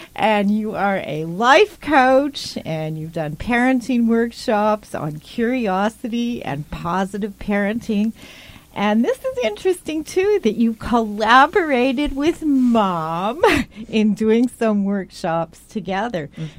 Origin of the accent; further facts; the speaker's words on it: Winnipeg, Manitoba, Canada; When I was in 8th grade growing up in Winnipeg, Canada